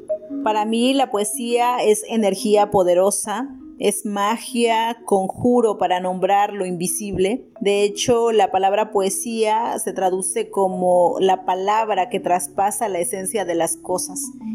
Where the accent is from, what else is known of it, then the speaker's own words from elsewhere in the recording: Chiapas, Mexico; Soy originaria de Ajuay, Chiapas. Soy hablante de lengua Ore. Es una lengua que tiene alrededor de 3.000 años de antigüedad. Y bueno, actualmente vivo en mi comunidad, aquí en Ajuay.